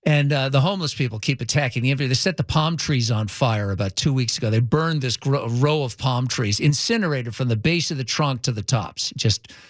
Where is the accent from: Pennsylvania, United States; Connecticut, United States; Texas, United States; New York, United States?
New York, United States; moved away; I grew up in New York, and I've been here for a long, long time, and I go back a lot because of family